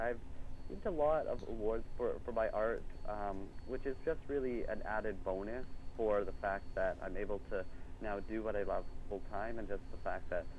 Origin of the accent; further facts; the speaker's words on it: Russia; growing up in Russia and having parents who are leaders of a team who are doing humanitarian work